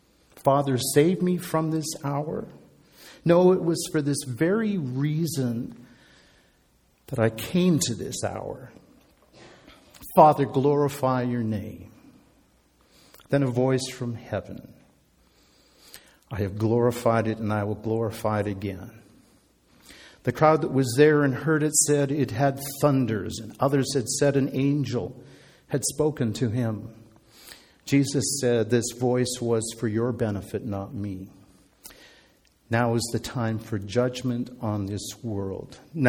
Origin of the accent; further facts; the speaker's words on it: Canada; When these people realize that I'm not actually one of them, then I go back to just being a Canadian tourist again, which is probably just as well because I have to go through Canadian customs.